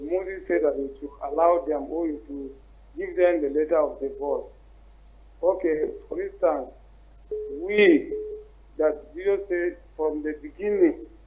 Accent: Taraba, Nigeria; I'm from Taraba State.

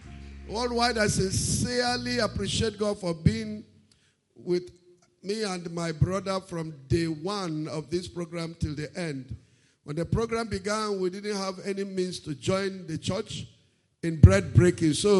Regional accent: Enugu, Enugu State, Nigeria; from Enugu.

